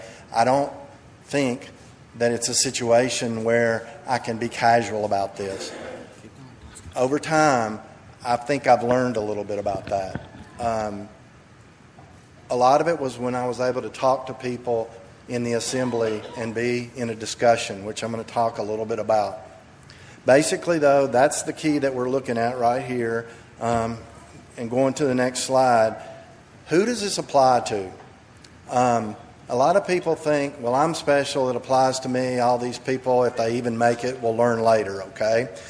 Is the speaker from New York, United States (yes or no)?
no; Knoxville, Tennessee, United States; I'm from Knoxville, Tennessee.